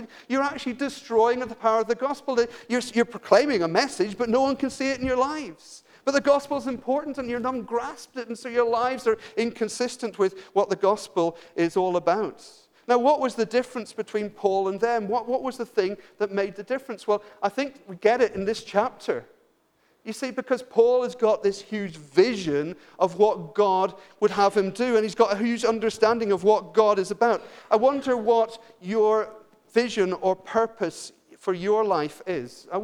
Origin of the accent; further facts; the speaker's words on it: England, United Kingdom; I'm not actually Irish, you understand. I'm actually English